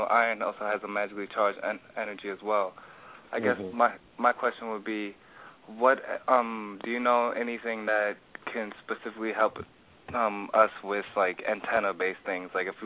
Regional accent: Harlem, New York, United States; from New York City.

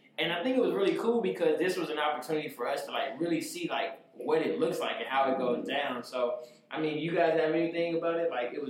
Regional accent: St. Louis, Missouri, United States; I'm from St. Louis, so we be driving everywhere.

